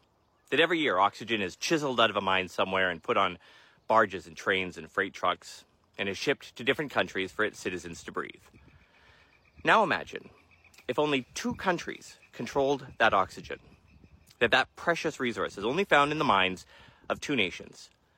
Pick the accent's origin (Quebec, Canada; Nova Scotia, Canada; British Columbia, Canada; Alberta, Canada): British Columbia, Canada; Nanaimo; Crops like this one in my hometown of Nanaimo.